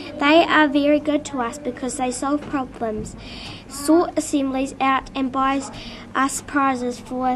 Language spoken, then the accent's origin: English; Dunedin, Otago, New Zealand; we are from New Zealand, Pinehill School, Dunedin.